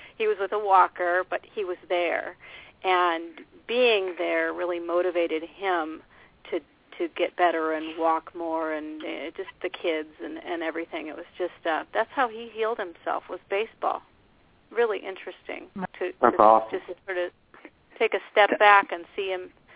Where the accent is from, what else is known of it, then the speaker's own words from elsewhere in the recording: Tahoe, United States; now in Maine, United States; And I'm from Tahoe. I moved here to Maine from Tahoe, so it's resonating with me.